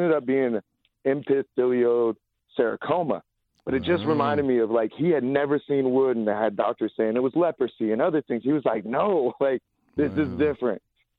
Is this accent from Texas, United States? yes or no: no; Eureka, California, United States; now in Los Angeles, United States; I'm from Humboldt County, so wow. Eureka.